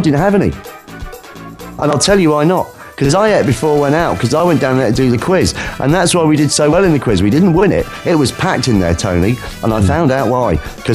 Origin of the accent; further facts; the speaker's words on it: Nottingham, East Midlands, United Kingdom; I didn't mention I was from Nottingham. That was the mistake I made last time.